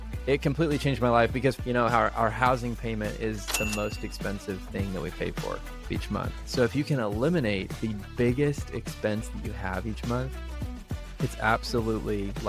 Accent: Kansas City, United States; moved away as an adult; now in Waco, United States; I grew up in Kansas City and moved to Waco about 6 years ago.

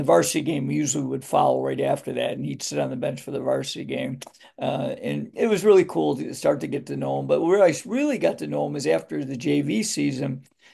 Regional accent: Greece, New York, United States; I coached at one of the schools in my hometown called Greece, a suburb of Rochester, New York, called Greece Athena.

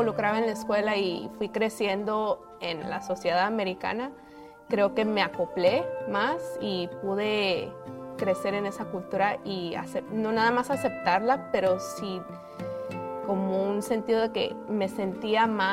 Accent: Torreón, Coahuila, Mexico; born there; Nací en Torreón, Coahuila.

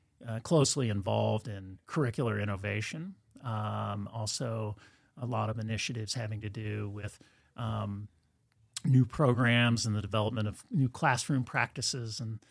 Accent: Kansas City, Missouri, United States; I grew up in Kansas City.

